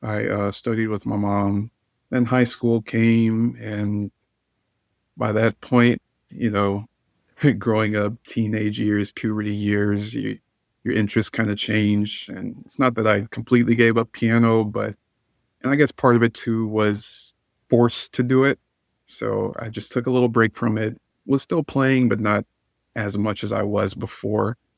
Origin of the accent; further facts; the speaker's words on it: Texas, United States; I'm from Texas originally.